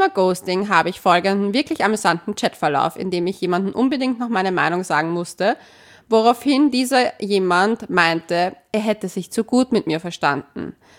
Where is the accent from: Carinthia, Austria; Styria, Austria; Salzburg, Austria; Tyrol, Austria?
Salzburg, Austria; Ich bin aus Salzburg.